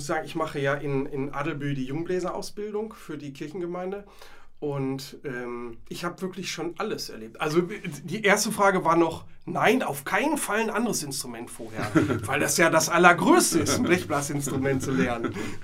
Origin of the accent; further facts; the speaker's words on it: North Rhine-Westphalia, Germany; zum einen kommen wir beide aus Nordrhein-Westfalen, Ralf aus dem Münsterland und ich aus Ostwestfalen, und sind beide in Posaunenchören groß geworden.